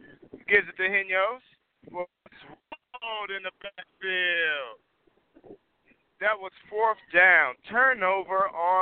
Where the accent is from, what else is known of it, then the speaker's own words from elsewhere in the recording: Muskogee, Oklahoma, United States; Just a little history about me, man. I'm from Oklahoma, Muskogee, Oklahoma.